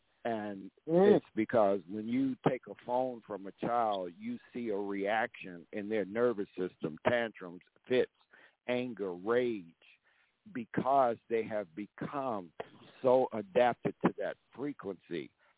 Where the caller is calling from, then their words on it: Georgia, United States; I'm calling you from the stolen lands of the I'm sitting here on the stolen lands of the Muscogee Creek Nation in Georgia.